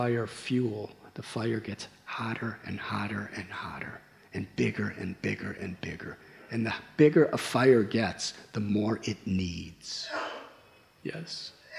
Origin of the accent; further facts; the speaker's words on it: Chicago, Illinois, United States; I'm from Chicago. There's a famous place called the Water Tower.